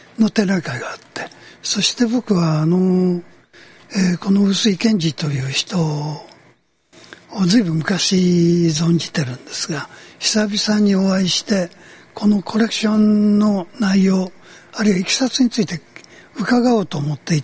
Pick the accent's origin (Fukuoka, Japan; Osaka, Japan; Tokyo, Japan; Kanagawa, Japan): Tokyo, Japan; born there; also born or lived in Kyoto; 東京で生まれて、京都で過ごし、